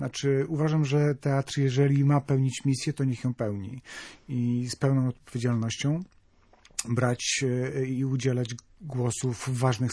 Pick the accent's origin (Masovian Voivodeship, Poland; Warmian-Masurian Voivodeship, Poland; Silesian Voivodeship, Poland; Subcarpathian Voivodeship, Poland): Warmian-Masurian Voivodeship, Poland; Nidzica; moved away as an adult; No, dlatego wyjechałem z Nidzicy, Nie, śmieję się. Ja wyjechałem dlatego, żeby śpiewać i uciekałem przed wojskiem, bo wtedy były takie czasy.